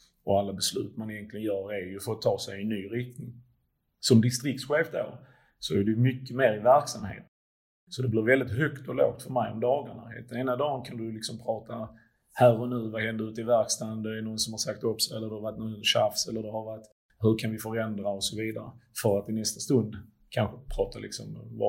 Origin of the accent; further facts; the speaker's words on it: Sweden; Jag är från Sverige. Och så har jag polsk påbrå